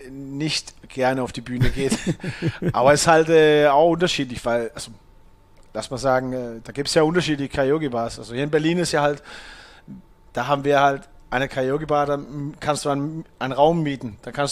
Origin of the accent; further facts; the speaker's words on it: Denmark; German is a second language; ich bin in Dänemark geboren, habe ja in Dänemark gelebt. Ich habe viel Familie auf Island